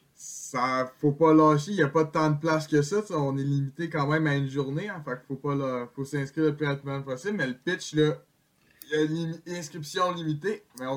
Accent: Laval, Quebec, Canada; moi je suis de Laval, lui il était de Montréal

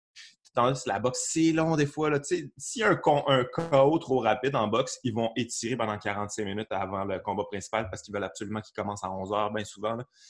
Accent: Quebec, Canada; comme tout le monde parce que je suis un Québécois.

